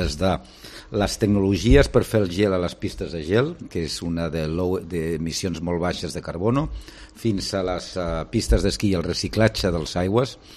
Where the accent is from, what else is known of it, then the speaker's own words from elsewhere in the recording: Barcelona, Catalonia, Spain; now in Madrid, Spain; jo sóc català, barceloní, visc a Madrid des de fa 30 no sé quants anys, per tant, el corazón partido.